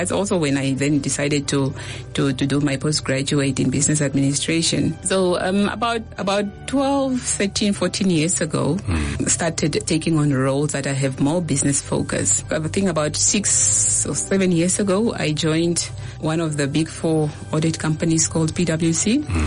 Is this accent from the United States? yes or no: no; Katutura, Khomas, Namibia; I was brought up in Katutura. I went to Katutura school, starting from Mandume Primary School. And then I matriculated at Eshipena Secondary School.